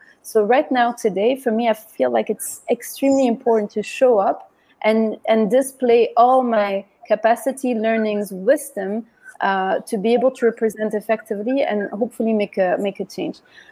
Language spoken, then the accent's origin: English; Morocco; growing up in Morocco, I could see that not every young person had access to quality education, especially for girls.